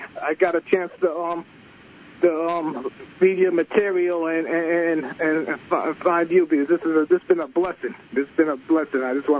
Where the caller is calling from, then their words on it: New Jersey, United States; Okay, I'm calling from New Jersey.